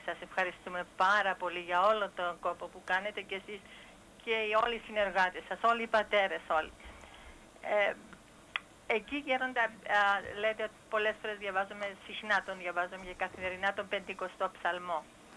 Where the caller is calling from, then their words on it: Canada; από τον Καναδά.